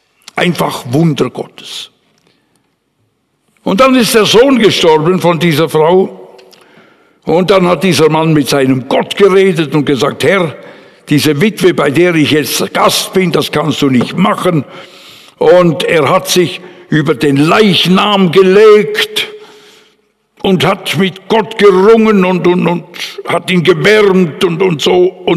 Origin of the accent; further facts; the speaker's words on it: Bern, Switzerland; wie ich als Berner Freunde plötzlich da als Prediger, und das war meine erste Stelle, vollamtlich in Paris landete.